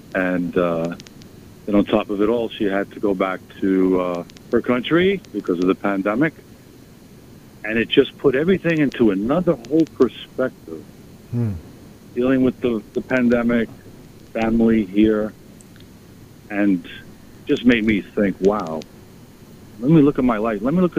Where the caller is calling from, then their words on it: Long Island, New York, United States; from Long Island.